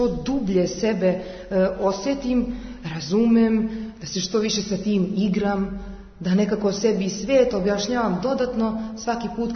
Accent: Kraljevo, Šumadija and Western Serbia, Serbia; najčešće smo igrali u Kraljevu, koji je moj rodni grad

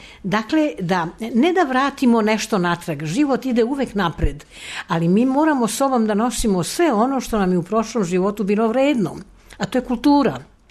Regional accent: Belgrade, Serbia; iz Beograda sam

